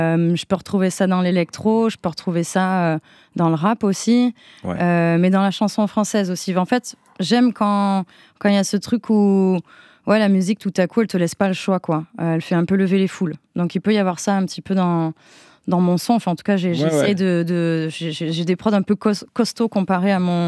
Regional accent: south of France, France; accent: southern French; Mon accent du sud qui est très présent, qui est encore un peu là.

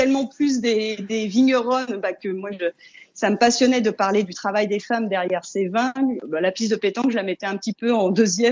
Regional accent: France; now in New York, United States; chez nous en France

